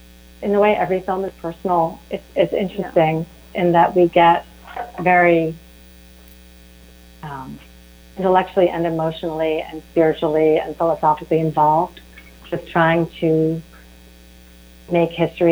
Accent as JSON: {"language": "English", "town": "New York City", "region": "New York", "country": "United States", "tie": "born or raised there", "said": "I didn't have any concept of that growing up in New York City, sort of several generations after the fact."}